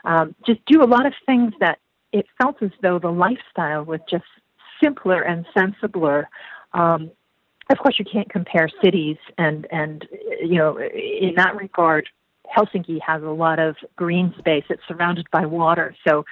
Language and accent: English; Canada; moved away as an adult; also born or lived in England / New Zealand; now in Finland; I grew up in North America, in Canada, and with some stints along the way, went to school in England and lived in New Zealand.